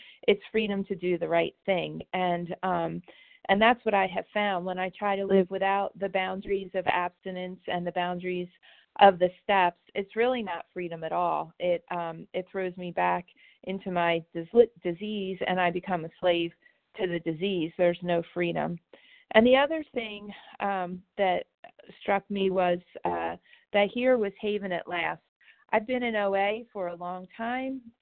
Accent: New Jersey, United States; I'm from New Jersey.

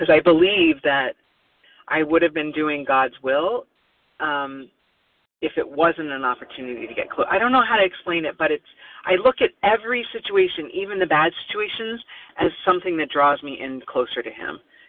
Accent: Oregon, United States; born there; And shout out to Oregon. I was born in Oregon, so.

